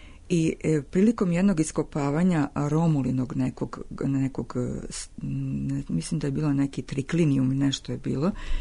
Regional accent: Split, Split-Dalmatia County, Croatia; moved away; koja dolazim iz Splita, koja sam došla iz Splita

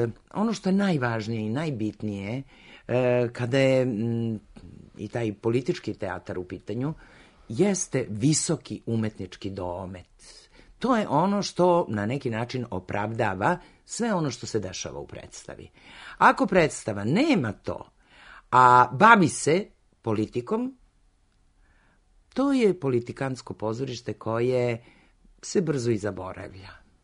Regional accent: Kikinda, Vojvodina, Serbia; also born or lived in Belgrade; sam odrasla u Kikindi i Kikinda prosto je jedan ozbiljan deo mog života i moje ljubavi koju imam za taj grad. Iz Kikinde sam krenula u svet umetnosti, u svet pozorišta, teatra

